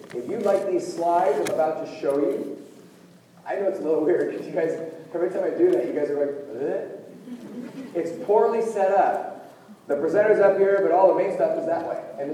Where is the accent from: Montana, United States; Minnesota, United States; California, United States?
California, United States; San Jose; I grew up skateboarding in San Jose, California. I'm a product of Santa Clara County Public Schools.